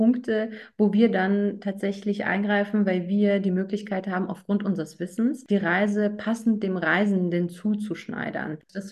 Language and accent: German; Berlin, Germany; Ich bin gebürtige Berlinerin.